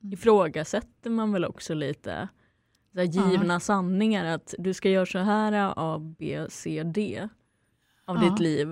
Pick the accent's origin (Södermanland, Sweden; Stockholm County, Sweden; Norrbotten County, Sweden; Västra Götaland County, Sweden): Norrbotten County, Sweden; Luleå; jag växte upp i Luleå med vanlig kärnfamilj som var väldigt normal och trevlig och fin.